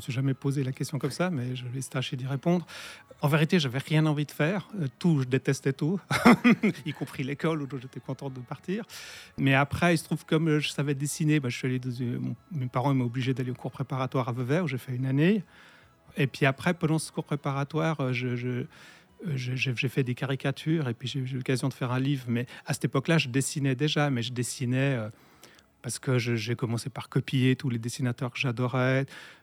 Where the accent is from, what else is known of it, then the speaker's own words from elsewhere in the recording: São Paulo, Brazil; moved away; j'ai passé mon enfance au Brésil, où il y avait très peu de choses culturelles, disons.